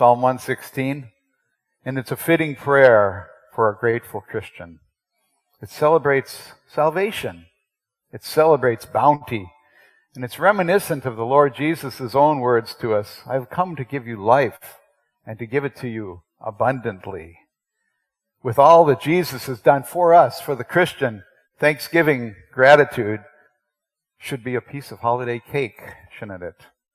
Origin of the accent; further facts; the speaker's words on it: United States; I grew up in the United States, and we had a myth that we believed.